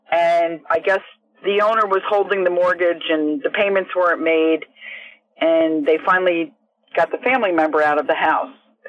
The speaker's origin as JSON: {"language": "English", "region": "New Jersey", "country": "United States", "said": "from the Jersey Shore."}